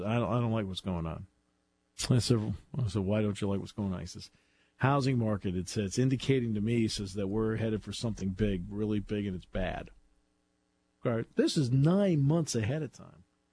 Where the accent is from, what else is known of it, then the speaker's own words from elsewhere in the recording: Connecticut, United States; I mean, I'm from Connecticut. This is a single person there I went to high school with, anything, nobody.